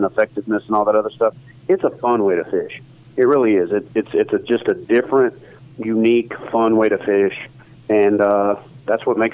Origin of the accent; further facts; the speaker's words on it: Tennessee, United States; Here in my home state of Tennessee, it's unbelievable.